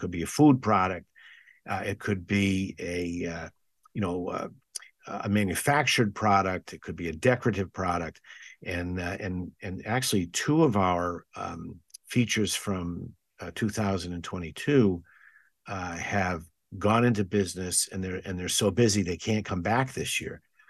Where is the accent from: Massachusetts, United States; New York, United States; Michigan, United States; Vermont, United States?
Massachusetts, United States; West Springfield; My office is within walking distance of the house I was born and raised in the Mittenaig section of West Springfield.